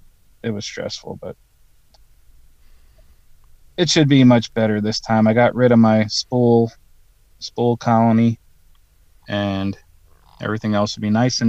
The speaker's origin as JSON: {"language": "English", "region": "Oregon", "country": "United States", "said": "Oh, I'm from Oregon."}